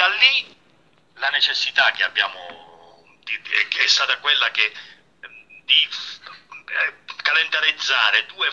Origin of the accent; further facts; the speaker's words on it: Basilicata, Italy; io che sono lucano